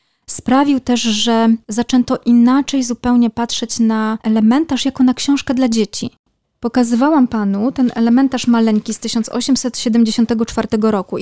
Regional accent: Malbork, Pomeranian Voivodeship, Poland; now in Kraków, Poland; Ja pochodzę z Malborka i ja mówię już teraz, od 20 lat, ale mówię na zewnątrz.

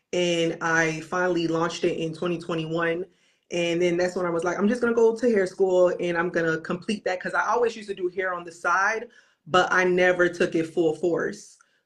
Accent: Florida, United States; I was born and raised in Florida, but my

